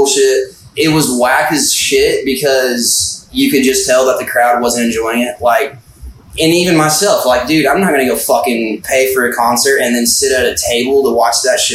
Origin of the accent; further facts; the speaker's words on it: Texas, United States; I'm from Tejas, dude.